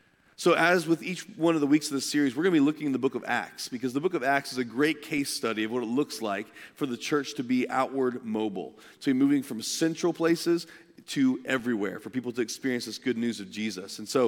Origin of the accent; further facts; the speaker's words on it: Indiana, United States; And so I went back to my hometown in Indiana